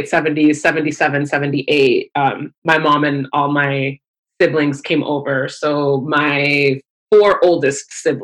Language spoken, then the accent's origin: English; Reseda, California, United States; I grew up in Los Angeles in a suburb of LA called Reseda.